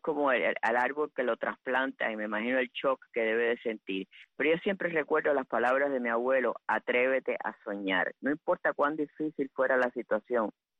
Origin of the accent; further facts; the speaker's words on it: Cuba; moved away; Yo me recuerdo que cuando las primeras navidades que llegamos de Cuba